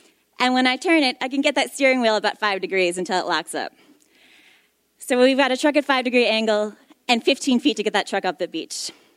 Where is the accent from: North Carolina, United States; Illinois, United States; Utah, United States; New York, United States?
New York, United States; So I'm from New York originally. And my dad lives in upstate New York